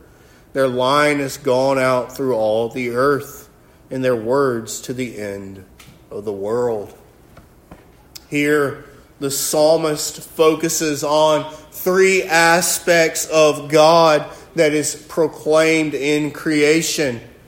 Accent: Alabama, United States; I'm from Alabama, so I'm familiar with the woods.

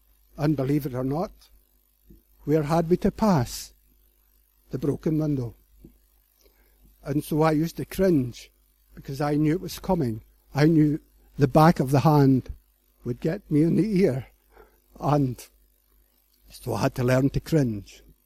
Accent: Hamilton, Scotland, United Kingdom; born there; I was born in Scotland, in a place called Hamilton, and a little place called Whitehill.

